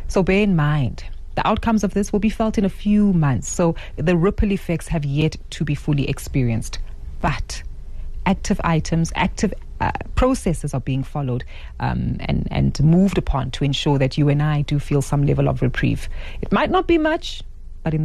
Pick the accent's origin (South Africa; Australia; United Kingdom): South Africa; So that tells us that we as South African consumers are doing our best